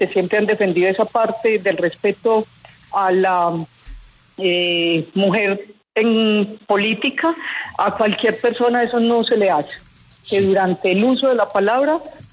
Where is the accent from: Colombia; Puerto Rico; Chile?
Colombia; no permitiendo que tanto los compañeros como los colombianos pudiéramos exponerles nuestra posición de la ponencia positiva